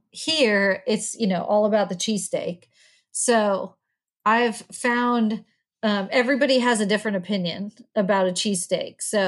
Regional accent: Northeast, United States; I was 23 years old in Clemson, South Carolina, and I was from the Northeast.

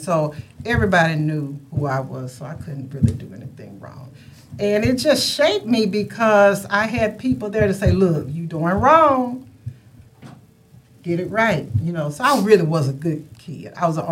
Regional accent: Oak Cliff, Texas, United States; I'm Oak Cliff, y'all. I just put it like that. I'm Oak Cliff. Growing up in Oak Cliff back in the day, it was just a big family.

